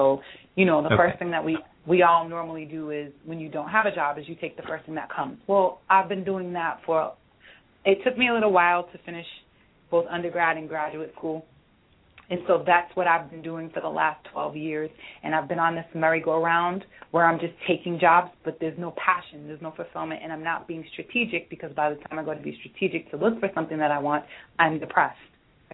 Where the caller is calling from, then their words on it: Massachusetts, United States; I'm calling from Massachusetts.